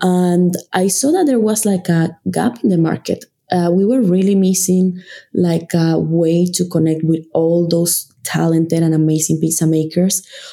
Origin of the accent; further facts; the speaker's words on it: Venezuela; now in United States; I'm Latino myself. I'm from Venezuela.